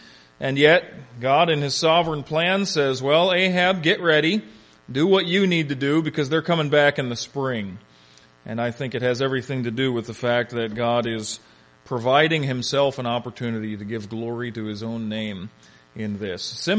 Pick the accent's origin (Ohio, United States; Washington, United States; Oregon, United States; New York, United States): Ohio, United States; You know, growing up in Ohio and just being a dumb Buckeye, we referenced everything by the direction.